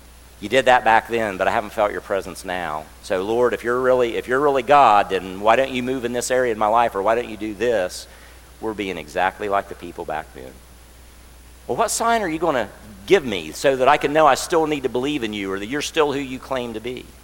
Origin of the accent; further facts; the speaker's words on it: Kaiser, West Virginia, United States; born there; I'm a native West Virginian. I was born in Kaiser, West Virginia. So I'm one of these weird people that I got mountaineer blood running in me.